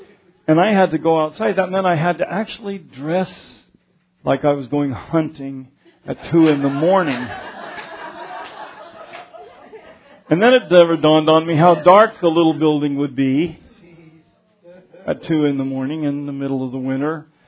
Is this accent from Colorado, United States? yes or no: yes; Colorado, United States; I told you I grew up in Colorado. I never had any of this to deal with.